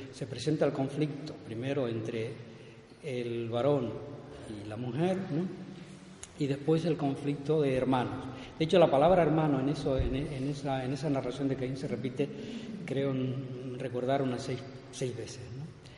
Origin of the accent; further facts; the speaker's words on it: Canary Islands, Spain; yo soy de Arida, del norte, de Lanzarote, y había un pastor, es un pueblo de agricultores